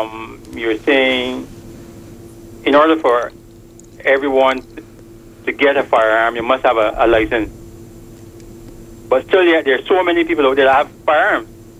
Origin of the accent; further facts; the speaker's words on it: Barbados; born there; I was born in Barbados.